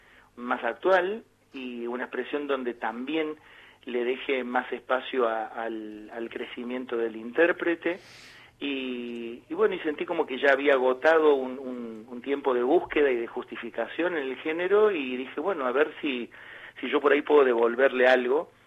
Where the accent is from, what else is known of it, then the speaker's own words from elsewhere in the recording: Córdoba, Argentina; born there; siendo de Córdoba, nací en Córdoba y vengo de una familia de folcloristas